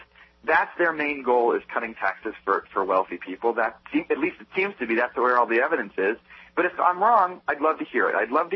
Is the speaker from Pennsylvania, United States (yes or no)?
yes; Pennsylvania, United States; And, you know, look, I'm from Pennsylvania, and I know that Pennsylvania could use a little bit of highway funding.